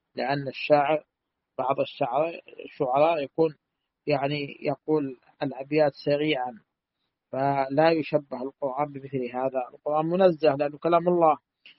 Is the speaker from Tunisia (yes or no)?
no; Saudi Arabia; بلادنا المملكة العربية السعودية